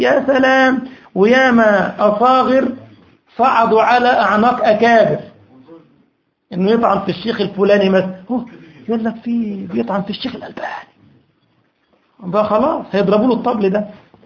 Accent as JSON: {"language": "Arabic", "country": "Egypt", "said": "عارف في مثل عندنا في مصر اسمه خالف تعرف"}